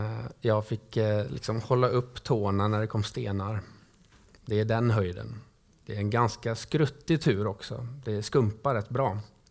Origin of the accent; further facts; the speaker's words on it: Gothenburg, Västra Götaland County, Sweden; Jag tänker på Kopparmärra till exempel, jag som är göteborgare.